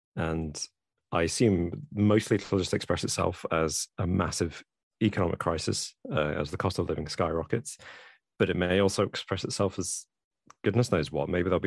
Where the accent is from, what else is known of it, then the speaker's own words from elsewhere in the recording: East Midlands, United Kingdom; I grew up in Lincolnshire